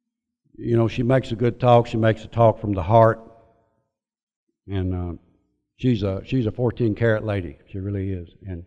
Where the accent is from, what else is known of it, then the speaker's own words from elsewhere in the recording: Bowling Green, United States; I was born and raised in Bowling Green